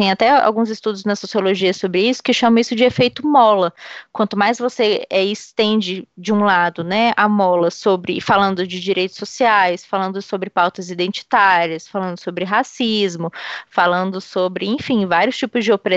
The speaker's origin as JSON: {"language": "Portuguese", "country": "Brazil", "said": "E nós somos, nós brasileiros, nós somos bastante paternalistas nesse sentido"}